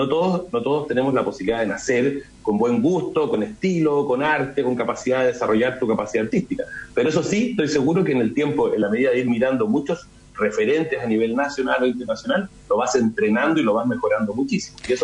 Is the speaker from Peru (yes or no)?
no; Chile; nosotros somos cocineros chilenos